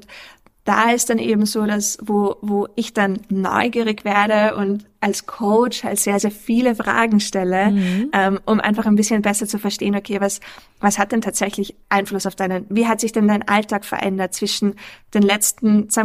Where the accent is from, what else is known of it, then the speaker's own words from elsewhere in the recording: Austria; accent: Austrian; weil ich in Österreich, auch unschwer wahrscheinlich an meinem Dialekt zu erkennen, Ernährungswissenschaften studiert habe